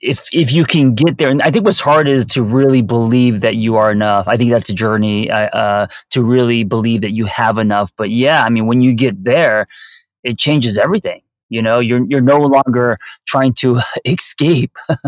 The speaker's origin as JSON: {"language": "English", "town": "Los Angeles", "region": "California", "country": "United States", "tie": "born or raised there", "said": "I don't want to blame it on me growing up in Los Angeles, but I'm definitely a lot more materialistic than Noel."}